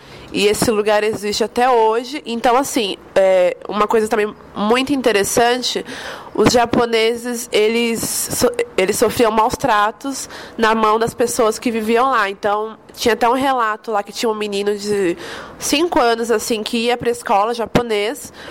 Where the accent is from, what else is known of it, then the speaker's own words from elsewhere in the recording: São Paulo, Brazil; eu vou falar sobre o bairro onde eu nasci e vivo até hoje, que é o Vila Nova Cachoeirinha, aqui também em São Paulo.